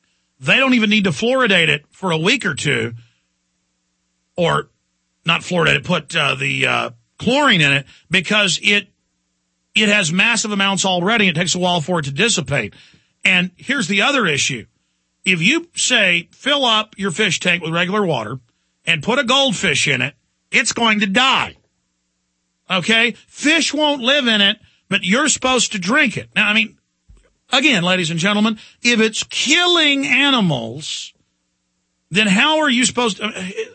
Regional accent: Dallas, Texas, United States; And growing up in Dallas, I didn't know fluoride was bad.

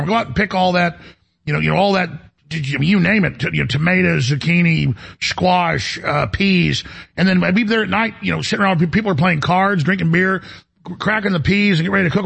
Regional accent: Texas, United States; But growing up in East Texas, it was amazing.

